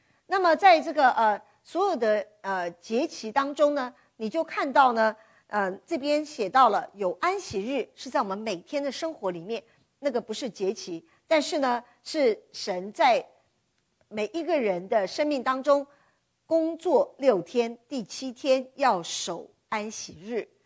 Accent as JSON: {"language": "Chinese", "country": "China", "said": "我们中国人过节可能就是放假旅游吃喝"}